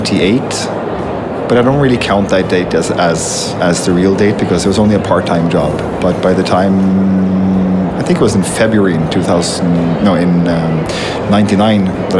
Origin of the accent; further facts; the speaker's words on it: Norway; moved away as an adult; now in Brazil; Well, I'm a Norwegian, and I decided to move to Brazil about 4 years ago